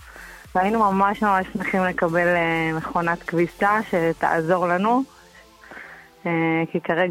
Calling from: North, Israel

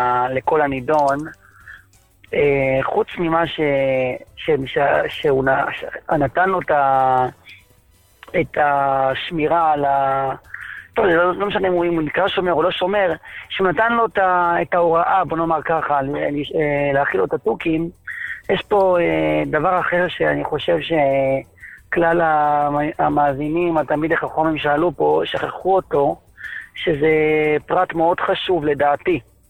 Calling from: the south, Israel

